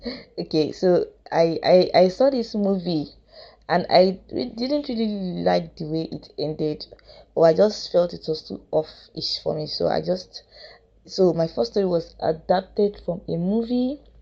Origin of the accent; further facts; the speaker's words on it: Kogi, Nigeria; now in Lagos, Nigeria; I hail from Kogi State, but I am currently with my parents in Lagos.